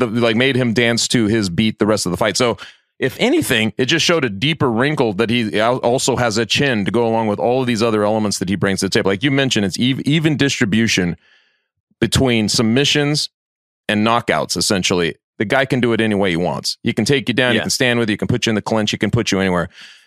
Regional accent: Colorado, United States; There's a guy from my home state of Colorado named Brandon Royval.

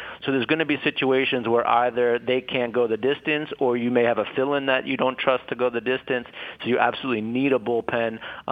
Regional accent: New York City, New York, United States; Look, I grew up in Queens, New York, so what the Mets are doing right now is a little bit more painful to watch.

